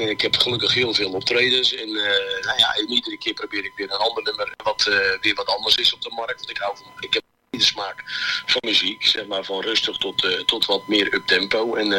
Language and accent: Dutch; Rijnsburg, South Holland, Netherlands; Ik ben een zanger uit Rijnsburg, dat ligt naast Katwijk, Leiden, aan de kust.